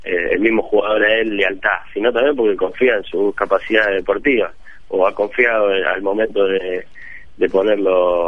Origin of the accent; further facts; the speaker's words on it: Argentina; incluso en mi país, en Argentina